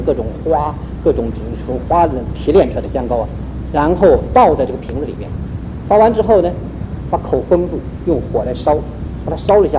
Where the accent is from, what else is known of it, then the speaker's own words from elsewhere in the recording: China; 因为我们中国人这个民族很良善，我们从小被训练都是被教导